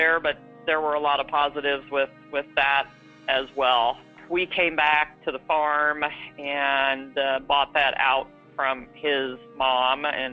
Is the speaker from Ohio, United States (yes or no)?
yes; Ohio, United States; Yeah, I grew up in Ohio, and I grew up on a Polk Hereford farm.